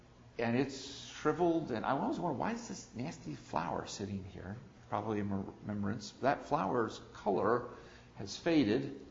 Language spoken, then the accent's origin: English; Delaware Valley, United States; That's just wrong for somebody born and raised in the Delaware Valley.